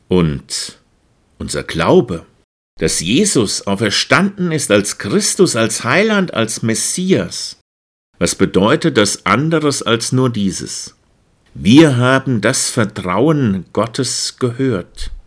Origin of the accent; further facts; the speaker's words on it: Obereisenhausen, Hesse, Germany; meiner Heimatkirche in Obereisenhausen. Meine Heimat im Heiligen Land, also im Heiligen Hinterland. Ein Bild vom Altar und vom auferstandenen Jesus in der Kirche in Obereisenhausen. Dort bin ich andächtig und groß geworden